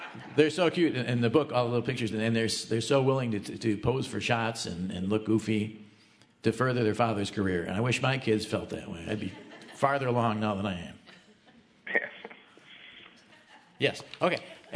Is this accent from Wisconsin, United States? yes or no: yes; Milwaukee, Wisconsin, United States; Oh, she is. I'm from Milwaukee. God, I bet we never met.